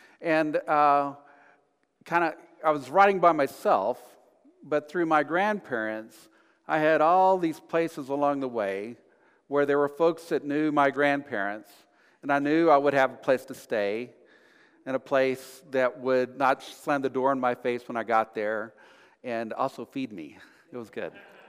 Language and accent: English; Texas, United States; because I was the relative from Texas, you know.